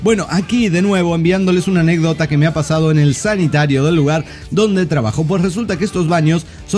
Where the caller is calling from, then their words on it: Vitoria, Basque Country, Spain; de Vitoria, España.